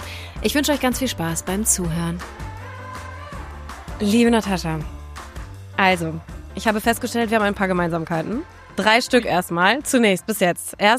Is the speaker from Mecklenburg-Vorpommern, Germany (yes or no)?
no; Borken, North Rhine-Westphalia, Germany; Ich komme zwar nicht direkt aus dem Ruhrgebiet, aber fast.